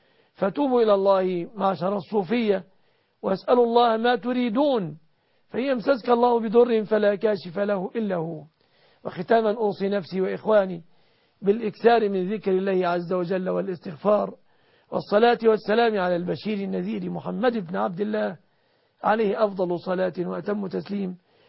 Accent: Egypt

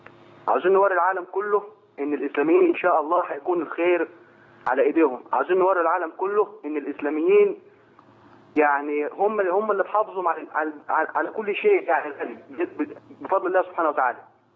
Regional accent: Egypt; نقول لهم انا من مصر.

